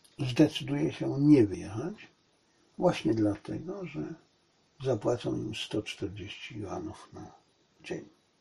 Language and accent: Polish; China; A ja jestem Chińczyk, ta moja chińska część mojego jestestwa jest pogrążona w żalu.